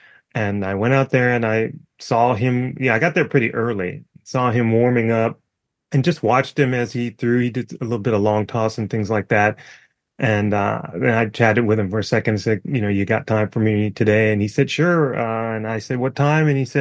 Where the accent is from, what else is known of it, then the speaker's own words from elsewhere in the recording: Wyoming, United States; born there; I can't believe I was born in Wyoming.